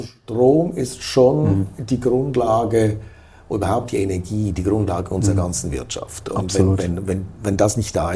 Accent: Zurich, Switzerland; ich bin Zürcher, ich bin aufgewachsen hier

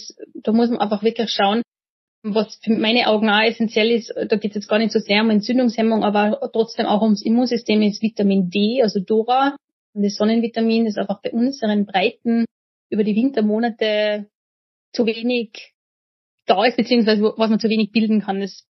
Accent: St. Johann in Tirol, Tyrol, Austria; Einen in St. Jan in Tirol, wo ich her bin

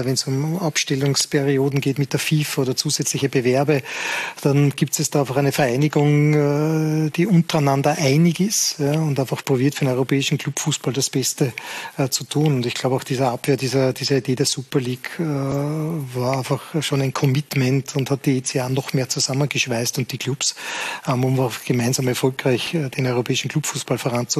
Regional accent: Austria; Ich glaube, dass es wichtig ist, dass wir als Österreicher da unseren Beitrag leisten quasi.

